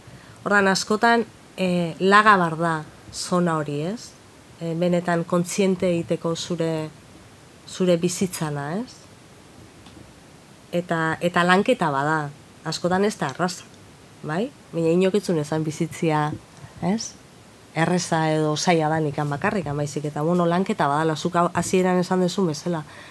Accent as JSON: {"language": "Basque", "town": "Getaria", "region": "Basque Country", "country": "Spain", "tie": "born or raised there", "said": "ni txikian izanean, nire herrian Getaian, herri txiki bat"}